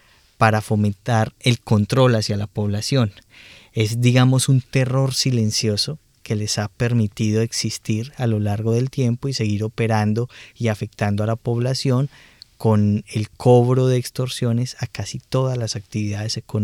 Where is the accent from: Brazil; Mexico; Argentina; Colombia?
Colombia; un fenómeno que los que somos colombianos sabemos que existe